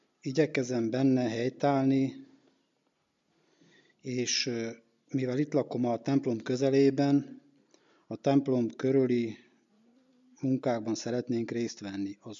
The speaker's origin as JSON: {"language": "Hungarian", "region": "Zakarpattia Oblast", "country": "Ukraine", "moved": "yes", "lives_now": "Hungary", "said": "Kárpátaljáról származom, és 12 éve élek Magyarországon."}